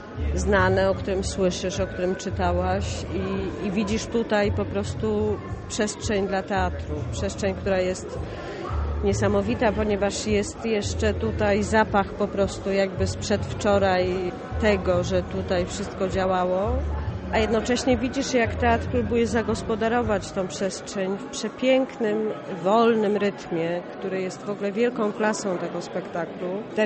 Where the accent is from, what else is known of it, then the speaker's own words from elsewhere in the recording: Poznań, Greater Poland Voivodeship, Poland; Jestem z Poznania, w pierwszym pokoleniu tutaj urodzona